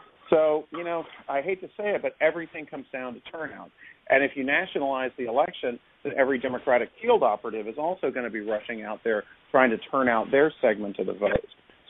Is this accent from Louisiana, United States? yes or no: yes; Louisiana, United States; born there; I don't know enough about Louisiana politics, even though I was born right outside New Orleans.